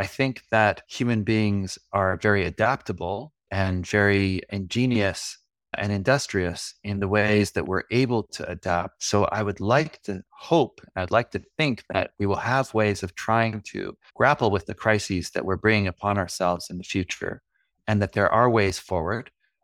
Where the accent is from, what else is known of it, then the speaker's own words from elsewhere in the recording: Canada; But I have to say that, you know, as a Canadian, going out into nature is part of a regular practice